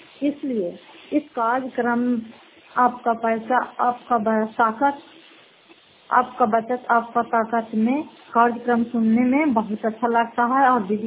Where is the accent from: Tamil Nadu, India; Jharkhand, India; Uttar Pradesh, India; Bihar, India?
Bihar, India; Fatehpur; घर फतेहपुर, पंचायत मकौसा, जिला नालंदा और करात असरा प्रखंड की निवासी हूँ।